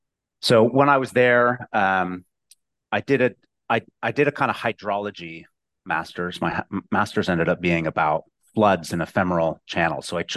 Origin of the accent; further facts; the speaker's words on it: Riverside, California, United States; So I was born in Riverside, and then we spent a little while in Northern California, and then we moved back when I was about 14 to Riverside.